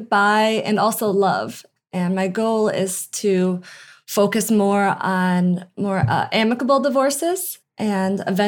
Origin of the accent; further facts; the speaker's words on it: Albany, New York, United States; I knew that concept in law school because I was coming from Albany, New York. And then when I got to law school, I didn't know it, a single soul.